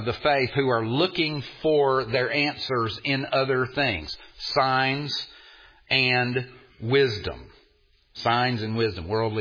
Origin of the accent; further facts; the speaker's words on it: Mississippi, United States; I'm from Mississippi. You are witnessing a miracle right now. A, that I got out of Mississippi.